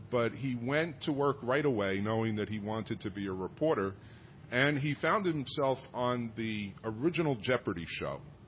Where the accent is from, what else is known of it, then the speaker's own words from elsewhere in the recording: New York City, New York, United States; I grew up in New York City. I was a graduate of Fordham University, which has turned out a lot of famous journalists and sports people.